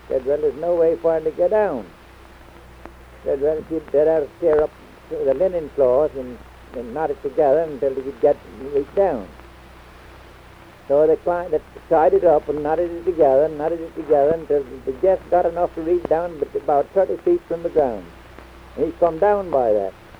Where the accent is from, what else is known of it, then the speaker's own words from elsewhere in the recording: Abaco, Bahamas; born there; I was born in Abaco.